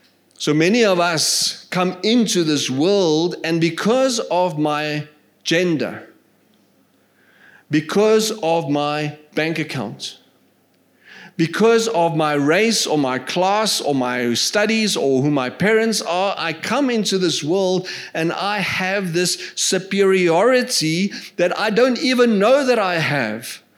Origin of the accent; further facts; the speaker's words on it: South Africa; And now as an African, as a South African